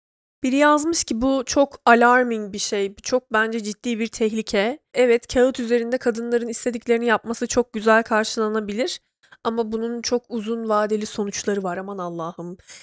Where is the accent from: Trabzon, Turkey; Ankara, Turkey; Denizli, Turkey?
Trabzon, Turkey; Çünkü sonuçta 18 yaşına kadar Trabzon'da doğdum, büyüdüm ben.